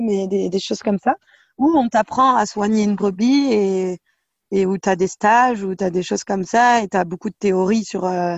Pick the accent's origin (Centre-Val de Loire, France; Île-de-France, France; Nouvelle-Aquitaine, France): Centre-Val de Loire, France; Montargis; also born or lived in Tours; moi je viens de Paris, enfin pas Paris mais Montargis, donc c'est à 1h30 en voiture, 1h30 de train peut-être de Paris. Donc c'est un peu la campagne, mais c'est quand même pas loin de la ville.